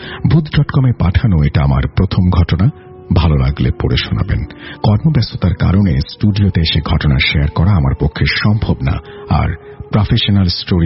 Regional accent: Mahmudpur, Rajshahi Division, Bangladesh; আমার বাড়ি নাটোর জেলার গুরুদাস উপজেলার মাহমুদপুর গ্রামে।

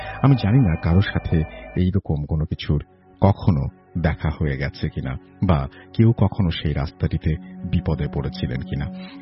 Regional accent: Munshiganj, Dhaka Division, Bangladesh; born there; আমার জন্মস্থান মুন্সিগঞ্জ, আর ঈদের সময় সবসময় সেখানেই কাটাই।

